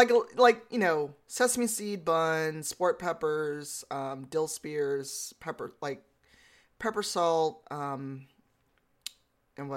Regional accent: Chicago, Illinois, United States; I am born and raised in Chicago.

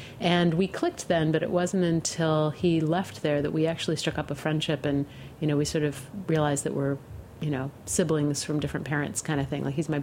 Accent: New York, United States; I grew up in Western New York State between Rochester and Buffalo, and then I went to school in Massachusetts at the University of Massachusetts in Amherst.

